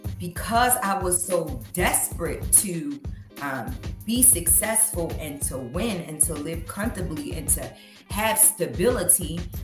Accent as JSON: {"language": "English", "town": "Baltimore", "region": "Maryland", "country": "United States", "tie": "born or raised there", "also_born_or_lived": "Allentown", "said": "we grew up in Baltimore City. I'm originally from Allentown and I'm Puerto Rican. So Puerto Rican family, six brothers and sisters, like we were those people."}